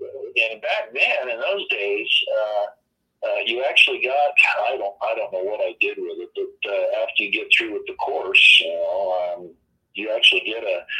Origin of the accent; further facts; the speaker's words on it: Maryland, United States; I grew up in the Maryland suburbs of D.C., very familiar with D.C., spent a lot of time down in the city